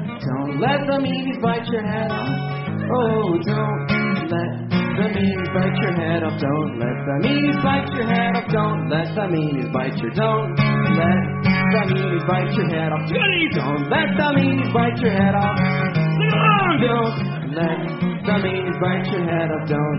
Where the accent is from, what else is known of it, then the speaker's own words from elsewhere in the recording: New York City, New York, United States; I grew up in Peter Cooper Village in New York City, in my playground with the monkey bars, with the metal and the rubber over the concrete.